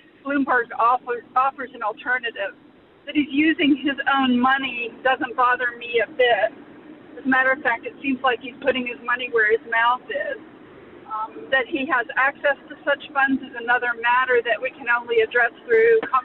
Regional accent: Atlanta, Georgia, United States; I'm from Atlanta.

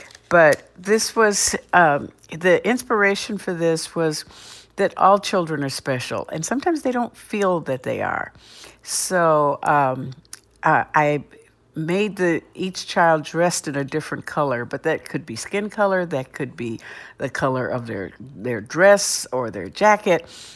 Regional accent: Cleveland, Ohio, United States; I grew up in Cleveland, Ohio, big city.

